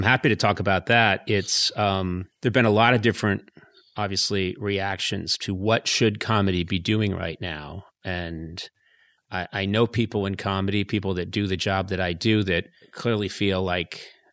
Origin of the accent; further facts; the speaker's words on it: Boston, Massachusetts, United States; And I grew up in Boston.